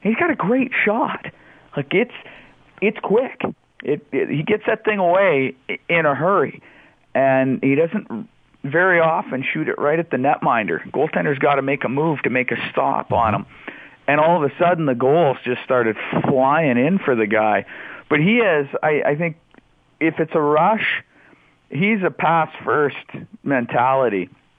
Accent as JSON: {"language": "English", "town": "Edmonton", "region": "Alberta", "country": "Canada", "said": "Granted, I'm from Edmonton. I'm somewhat biased."}